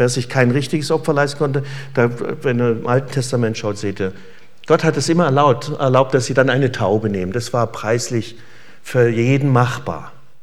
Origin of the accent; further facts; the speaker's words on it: Baden-Württemberg, Germany; Und ich als Schwabe gelte auch als als Zugereister